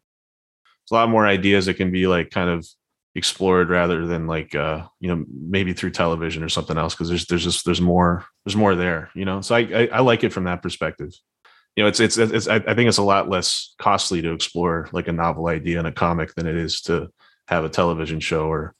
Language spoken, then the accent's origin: English; Southern United States, United States; This is how I talk. That's how I talk. I'm from the South. That's how I talk.